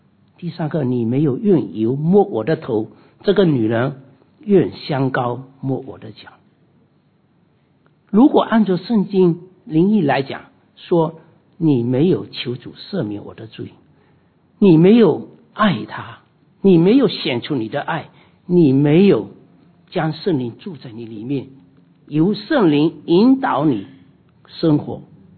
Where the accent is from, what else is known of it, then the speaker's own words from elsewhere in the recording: China; 就像我们中国人，我们的客人到我们家里的时候，我们会怎样？